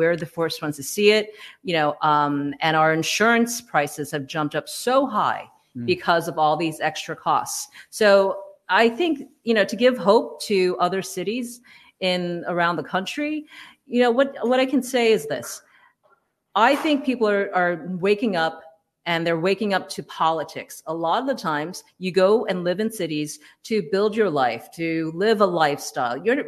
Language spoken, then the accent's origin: English; Queens, New York, United States; I'm from Queens, New York. It's really difficult to be a racist if you're kind of brought up in that kind of environment.